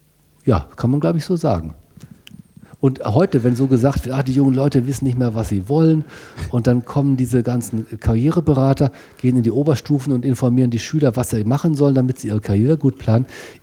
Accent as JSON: {"language": "German", "region": "North Rhine-Westphalia", "country": "Germany", "tie": "born or raised there", "said": "Ich bin auf dem Bauernhof aufgewachsen, Familienbauernhof Westfalen und in durchaus enger Verbundenheit mit dem Hof und dem Land und den Tieren. Bis zu meinem 18. Lebensjahr, also als ich dann zum Studium nach Münster gegangen bin"}